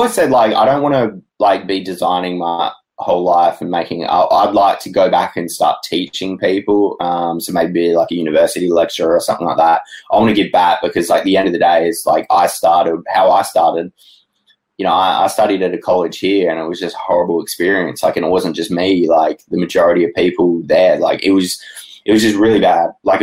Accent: Adelaide, South Australia, Australia; just doing full-time design jobs in my hometown in Adelaide

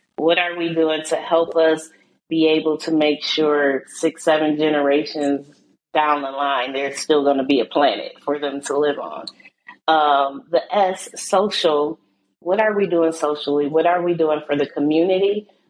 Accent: New York, United States; So definitely a New York Knicks fan. I didn't have a choice. That was the home team, right? Even though I was 5 hours away from them.

